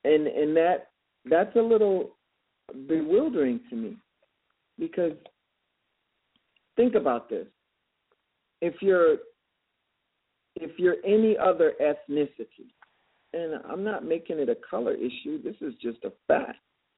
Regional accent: United States; I'm American. When I go to, if I go to France or Montreal or Mexico, they don't say, oh, there's a black guy. No. They go, oh, there's Americans.

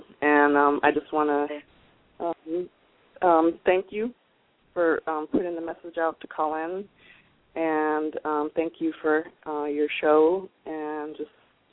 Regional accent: Germany; moved away as an adult; now in United States; Like coming to the States when I was 20 and growing up in Germany, like I get it. I get my dad.

